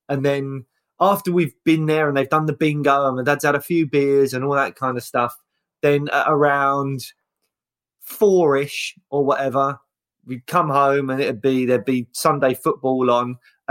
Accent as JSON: {"language": "English", "town": "Peckham", "region": "London", "country": "United Kingdom", "tie": "born or raised there", "said": "Yeah, so it's technically it's Peckham, and that's where the council estate was."}